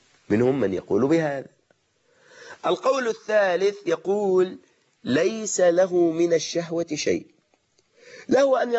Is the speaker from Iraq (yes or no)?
no; Egypt; وفي عاداتنا نحن كمصريين